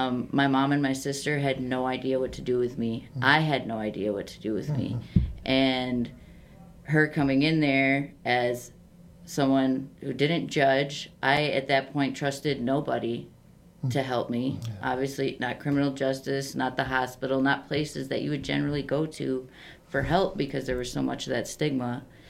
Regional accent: Wisconsin Dells, Wisconsin, United States; I grew up in the Dells area, so came up to Wisconsin Rapids

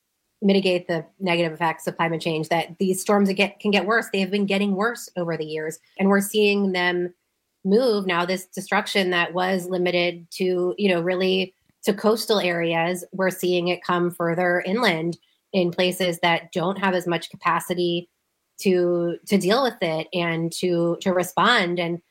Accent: Florida, United States; also born or lived in Western North Carolina; Growing up in Florida and living most of my life there, I'm no stranger to the devastation of hurricanes.

